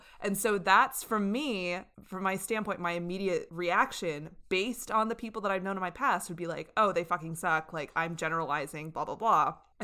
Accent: Phoenix, Arizona, United States; When I was growing up in Phoenix, we had something called Peter Piper Pizza.

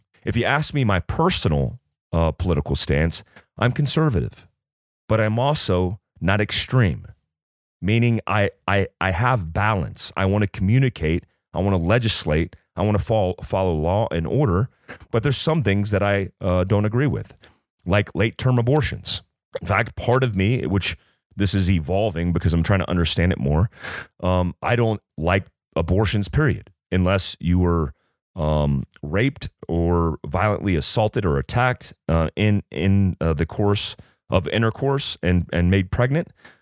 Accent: United States; One, I am an American. I am proud to be an American.

